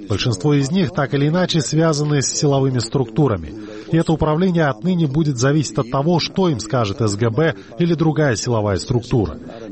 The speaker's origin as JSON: {"language": "Russian", "region": "Imereti", "country": "Georgia", "said": "Регион Имерети для меня не чужой, я и сам из Имерети служил там."}